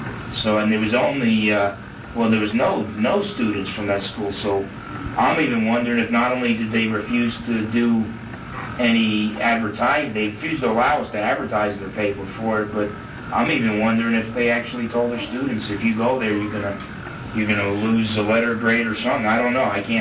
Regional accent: New Jersey, United States; I come from New Jersey, New York, New Jersey, real packed in.

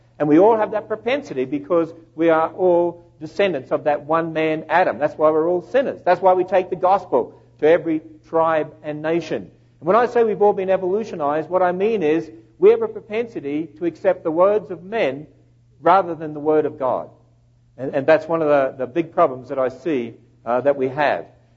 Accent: Australia; accent: Australian; it allows you to get used to my Australian accent

